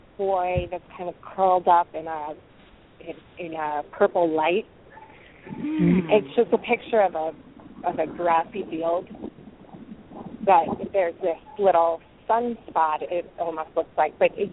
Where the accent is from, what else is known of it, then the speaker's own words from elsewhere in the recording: Minnesota, United States; I am from Minnesota.